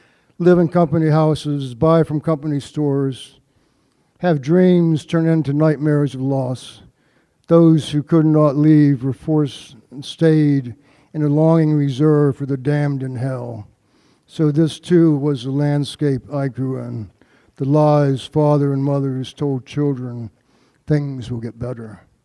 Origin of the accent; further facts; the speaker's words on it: West Virginia, United States; Born and raised in West Virginia. My father was a minister, so there are religious references here in these next few poems.